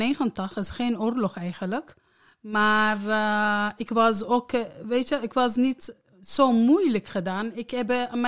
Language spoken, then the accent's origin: Dutch; Iraq; Dutch is a second language; now in Netherlands; ik ben Irakezen.